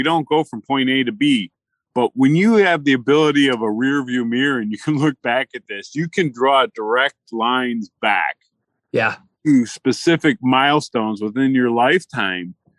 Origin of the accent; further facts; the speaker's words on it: Detroit, Michigan, United States; I grew up in the Detroit metro area. I was born in 1961, so that gives you a time frame of era.